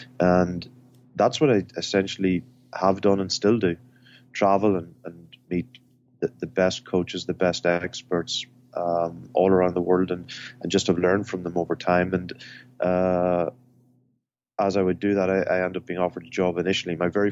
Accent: Ireland; now in Ann Arbor, United States; I'm not from Ann Arbor, not from Michigan. I grew up in Ireland

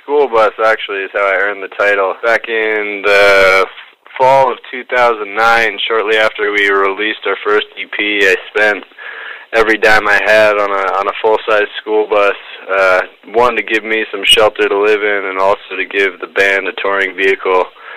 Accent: New Haven, Connecticut, United States; I'm actually from New Haven, Connecticut, originally, where we've been based since October.

